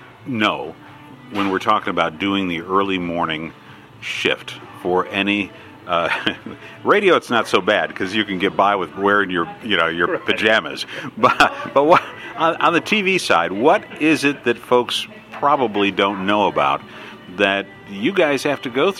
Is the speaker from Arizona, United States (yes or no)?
no; Detroit, Michigan, United States; now in Iowa, United States; You know, I come from Detroit originally